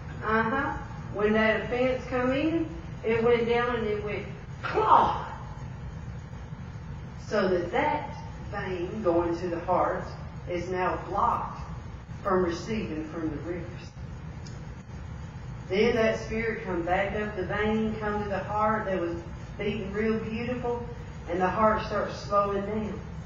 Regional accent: Nashville, Tennessee, United States; It was called Nashville, just because I'm from Nashville, born and raised.

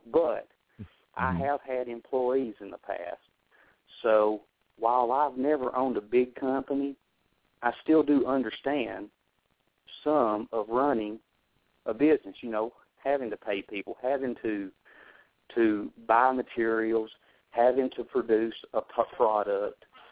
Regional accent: United States; I'm a lifelong resident of Warren County. I was born here in Warren County. I've lived here all my life.

